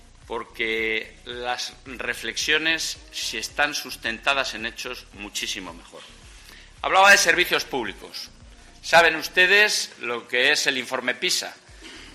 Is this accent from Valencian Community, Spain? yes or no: no; Castile and León, Spain; todos los que somos castellanos y leoneses.